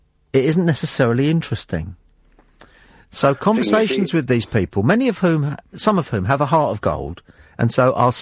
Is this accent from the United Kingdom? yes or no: yes; Heaton, North East England, United Kingdom; I am from Heaton, man.